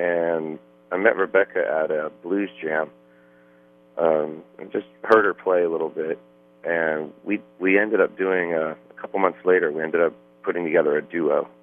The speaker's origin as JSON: {"language": "English", "region": "Florida", "country": "United States", "tie": "born or raised there", "also_born_or_lived": "New York City", "said": "I grew up down in Florida. I don't remember too much about New York."}